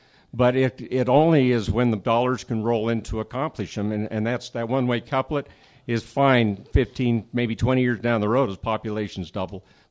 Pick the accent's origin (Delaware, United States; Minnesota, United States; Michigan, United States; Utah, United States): Utah, United States; Logan; I was born and raised in Logan and lived down below the university along the Boulevard area